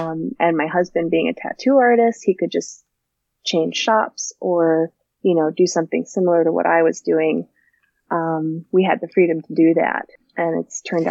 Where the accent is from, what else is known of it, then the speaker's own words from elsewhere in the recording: Illinois, United States; I grew up in the North Shore suburbs of Chicago.